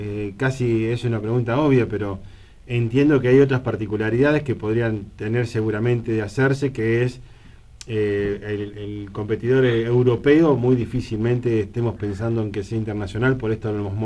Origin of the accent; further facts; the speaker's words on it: Carmen de Patagones, Buenos Aires Province, Argentina; yo soy de Patagones